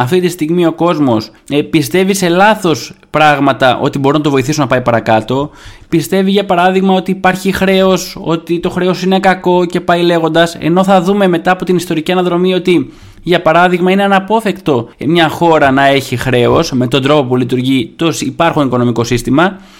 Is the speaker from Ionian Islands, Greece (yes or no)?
no; Thessaloniki, Central Macedonia, Greece; Έτσι, είμαι Θεσσαλονικιός, άρα είμαι στους Θεσσαλονικιούς.